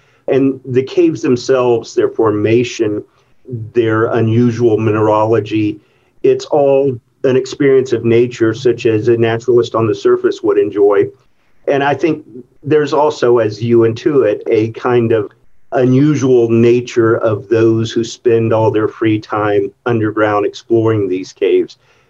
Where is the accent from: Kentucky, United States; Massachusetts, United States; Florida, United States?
Florida, United States; Well, I grew up in Florida along the East Coast, which was a nice place to live right next to the Atlantic Ocean, but it was very flat.